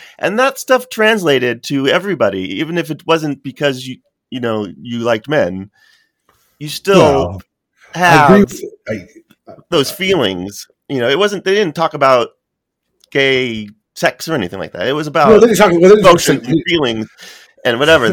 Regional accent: United States; growing up in America, we didn't have, it wasn't the same as growing up in England

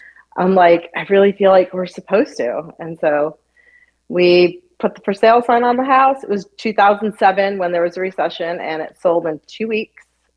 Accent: Chicago, Illinois, United States; So age 36, growing up in Chicago, we would have girls' nights and we would play poker and drink and smoke.

